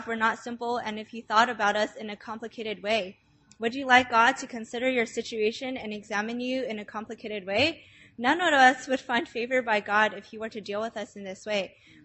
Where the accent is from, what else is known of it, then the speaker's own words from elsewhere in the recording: California, United States; So I grew up in the church life in Southern California